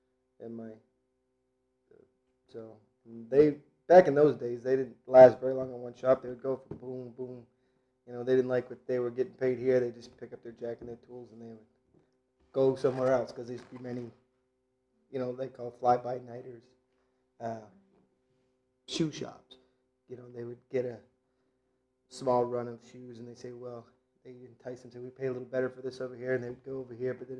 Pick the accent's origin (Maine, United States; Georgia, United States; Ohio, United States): Maine, United States; Lewiston; I was born in St. Mary's Hospital, Lewiston, Maine, 1970, July 13th.